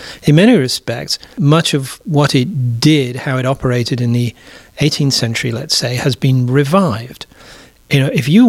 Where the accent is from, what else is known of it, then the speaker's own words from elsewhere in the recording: England, United Kingdom; I grew up in England.